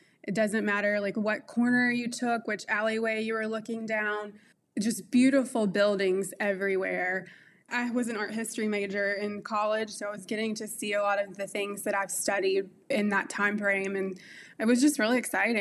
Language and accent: English; Georgia, United States; now in Dothan, United States; I grew up near Atlanta. Georgia is definitely my home, but I moved to Dothan almost 9 years ago now